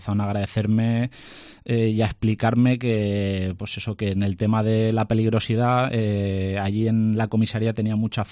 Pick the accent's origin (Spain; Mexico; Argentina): Spain; yo soy policía español.